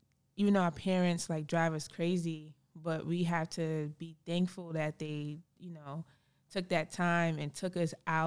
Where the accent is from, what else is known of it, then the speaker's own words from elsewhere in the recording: Bronx, New York, United States; also born or lived in Staten Island / Brooklyn; No, I'm originally from the Bronx.